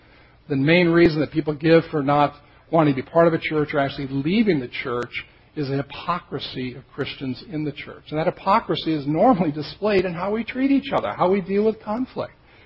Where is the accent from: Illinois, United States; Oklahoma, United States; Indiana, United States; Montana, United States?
Montana, United States; I'm from Montana, and every year we have forest fires.